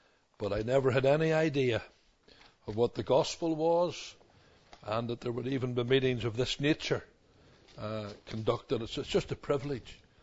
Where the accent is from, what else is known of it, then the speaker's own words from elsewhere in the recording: Belfast, Northern Ireland, United Kingdom; when I was growing up in Belfast, in North Belfast, right through my, almost through all of my teenage years